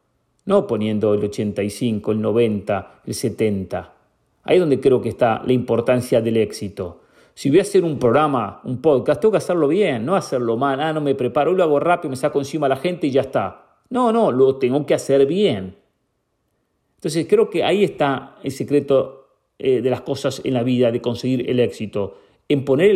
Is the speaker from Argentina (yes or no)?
yes; Argentina; Y yo digo argentino porque soy argentino